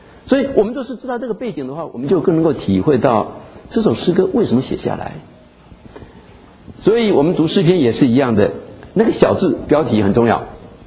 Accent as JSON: {"language": "Chinese", "country": "Taiwan", "said": "那我呢台湾来就叫台湾人"}